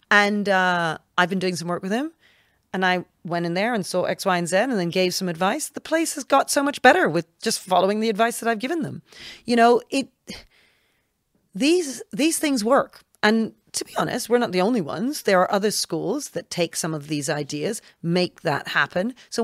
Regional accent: United Kingdom; As opposed to, well, I'm actually British and I'm human.

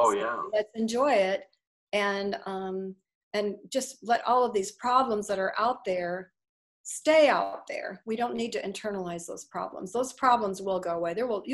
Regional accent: Minnesota, United States; I'm originally from Minnesota.

